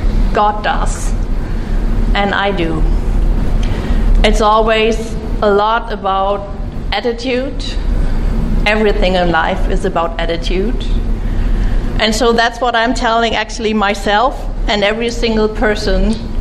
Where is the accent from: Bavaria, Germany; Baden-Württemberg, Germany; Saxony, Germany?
Bavaria, Germany; Munich; I'm from Munich, Germany.